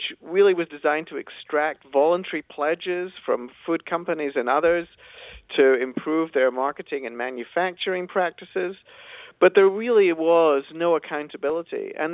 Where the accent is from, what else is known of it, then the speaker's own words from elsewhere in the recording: Glasgow, Scotland, United Kingdom; in a number of cities throughout Britain, including my hometown of Glasgow and also London, many others.